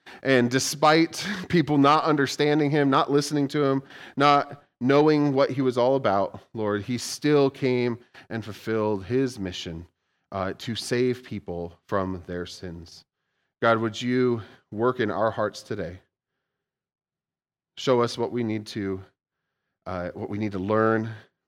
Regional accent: San Diego, California, United States; Like, I come from San Diego, and they don't even get this bad.

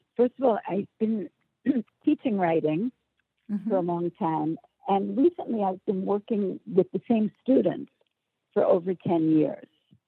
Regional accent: New York, United States; moved away as an adult; now in Israel; I've lived here for 27 years with my family. I grew up Jewish in New York, but I had no Jewish education

